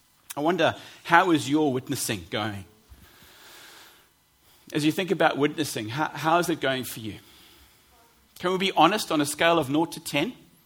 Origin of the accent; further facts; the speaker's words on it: South Africa; moved away; I'm an immigrant, of course. You know, when I go to functions or groups or wherever, because I'm from South Africa